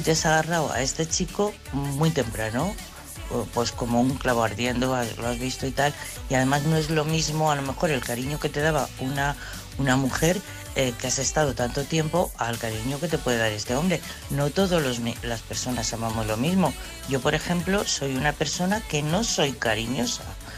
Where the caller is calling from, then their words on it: Madrid, Community of Madrid, Spain; de Madrid.